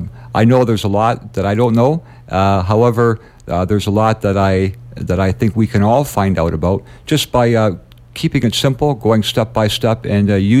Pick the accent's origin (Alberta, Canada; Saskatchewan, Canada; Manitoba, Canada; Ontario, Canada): Ontario, Canada; Windsor; born and raised in Windsor, educated right here at the University of Windsor, traveled overseas, taught in Vietnam, Japan, South Korea